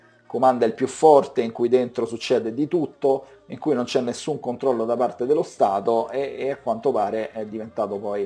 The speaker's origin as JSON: {"language": "Italian", "town": "Rome", "region": "Lazio", "country": "Italy", "accent": "Roman", "said": "il mio accento non sia puramente romano, ma vi informo che sono romano da 10 generazioni, quindi se ho delle calate sono esclusivamente in questo senso."}